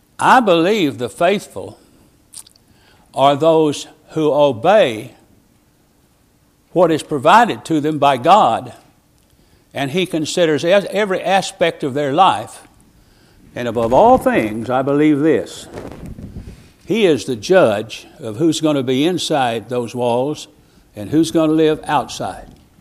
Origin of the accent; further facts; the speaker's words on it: Augusta, Arkansas, United States; Well, I was born in Augusta, Arkansas. I've lived all my life in this state, except when I was whisked all over the surface of the earth.